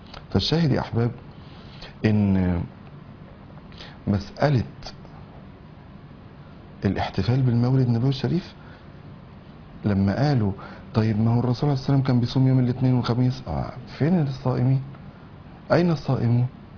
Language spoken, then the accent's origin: Arabic; Egypt; عندنا في مصر العادة دي، إن الخال أو العم أو كبير العيلة أو الجد أو الأب أو الأخ الكبير يجيب لنساء العائلة الموسم